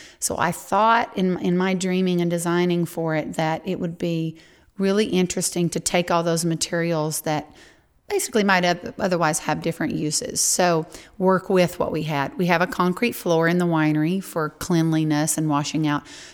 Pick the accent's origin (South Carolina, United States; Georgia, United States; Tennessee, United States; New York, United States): Georgia, United States; I hail from Northwest Georgia